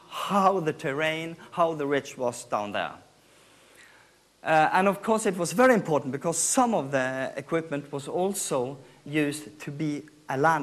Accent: Bergen, Vestland, Norway; Here's Bergen on the west coast of Norway, my hometown.

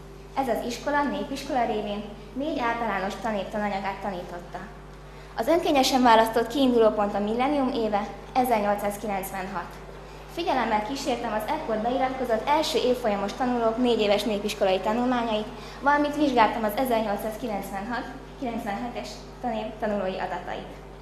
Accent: Baja, Bács-Kiskun, Hungary; born there; rábukkantam szülővárosomban, Baján

